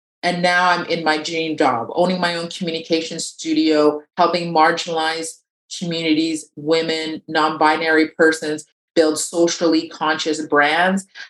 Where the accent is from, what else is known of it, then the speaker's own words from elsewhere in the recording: Toronto, Ontario, Canada; moved away as an adult; now in Quebec City, Canada; So I feel like I moved to Quebec City about almost 8 years ago now. I cannot believe that. I'm originally from Toronto, Ontario. I was born and raised there.